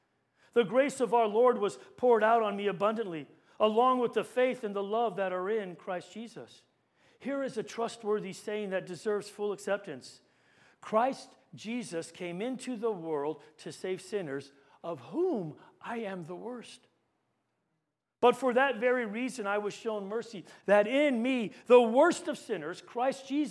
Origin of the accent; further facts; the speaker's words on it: Guam; A friend of ours that we grew up with on Guam, she's been diagnosed with cancer.